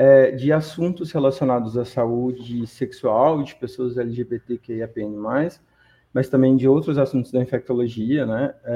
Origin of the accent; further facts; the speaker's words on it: Minas Gerais, Brazil; now in São Paulo, Brazil; Eu sou de Minas, moro em São Paulo e atuo em São Paulo. E eu sou um homem gay, né?